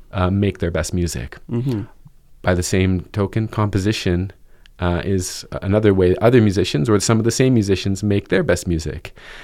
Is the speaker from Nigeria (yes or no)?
no; Montreal, Quebec, Canada; booked several Montreal artists and groups because they're great and because I get to hear them in my hometown, and I can vouch for that.